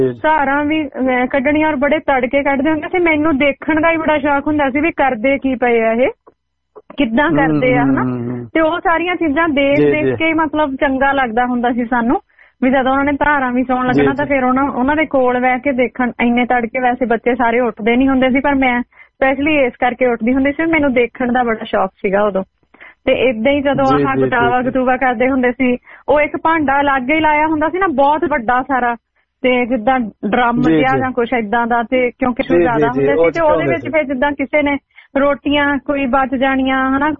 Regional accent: Punjab, India; ਮੈਂ ਕਿਹਾ ਤੁਹਾਨੂੰ ਇਹ ਵੀ ਨੀ ਪਤਾ ਕਿ ਮੈਂ ਦੁਆਬੇ ਤੋਂ ਆ ਤੁਸੀਂ ਇਹ ਅੱਜ ਦੱਸਿਆ ਵੀ ਮੈਨੂੰ ਪਤਾ ਹੀ ਨੀ ਸੀ ਦੁਆਬੇ ਤੋਂ

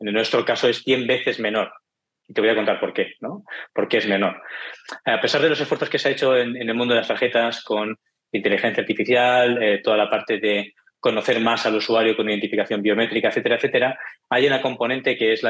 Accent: Barcelona, Catalonia, Spain; yo soy de Barcelona, ya verás por el acento, pero soy ingeniero en telecomunicaciones por la Universidad de aquí de Barcelona, la Politécnica de Cataluña

